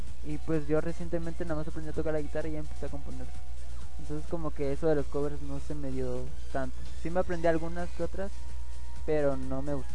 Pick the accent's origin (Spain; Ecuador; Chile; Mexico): Mexico; Tuxtla Gutiérrez, Chiapas; born there; now in Playa del Carmen, Mexico; No, yo nací en Tuxtla Gutiérrez, en Chiapas.